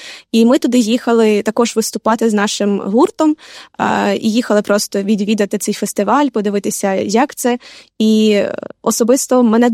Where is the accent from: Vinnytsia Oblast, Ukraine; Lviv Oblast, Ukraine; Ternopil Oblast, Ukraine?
Ternopil Oblast, Ukraine; Ternopil; Ми родом з Тернополя. І це є, нас є семеро в сім'ї